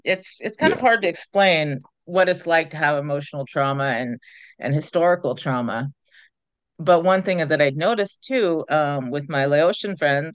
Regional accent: California, United States; I'm a Wallachy, Pitt River, and Pomo, and I'm from Northern California.

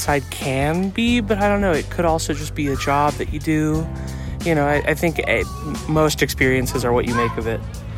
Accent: Taos, New Mexico, United States; I'm from Taos originally, and we've done some stuff up there kind of similar to this.

